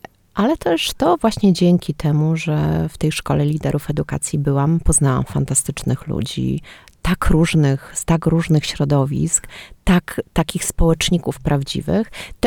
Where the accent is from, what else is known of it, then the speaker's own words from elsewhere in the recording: Toruń, Kuyavian-Pomeranian Voivodeship, Poland; also born or lived in Biała Piska; Ja w ogóle jestem torunianką i pochodzę z Torunia i w momencie, kiedy przeprowadziliśmy się do Białej Piskiej, nie ukrywam, zawsze jakoś było mi trudno się tam odnaleźć.